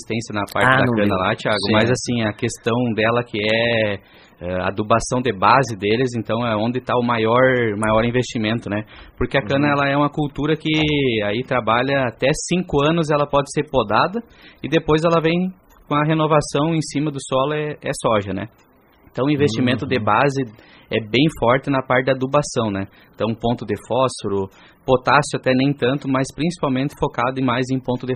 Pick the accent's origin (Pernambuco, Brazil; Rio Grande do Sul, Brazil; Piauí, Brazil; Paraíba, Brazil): Rio Grande do Sul, Brazil; Cruz Alta; Sou natural de Cruz Alta.